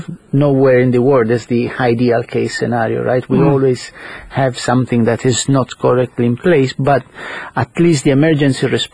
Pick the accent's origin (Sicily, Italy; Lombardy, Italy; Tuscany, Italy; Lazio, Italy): Sicily, Italy; English is a second language; moved away as an adult; also born or lived in United States; now in Malta; I'm originally from Sicily.